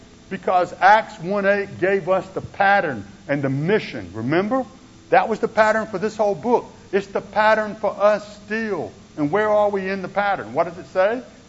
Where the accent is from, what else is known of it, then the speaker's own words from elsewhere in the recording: United States; After all, I'm an American. I'm a hard worker.